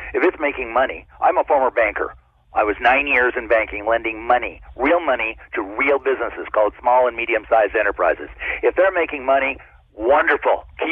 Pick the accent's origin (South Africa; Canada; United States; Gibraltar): Canada; Central Canada; And I am from Central Canada.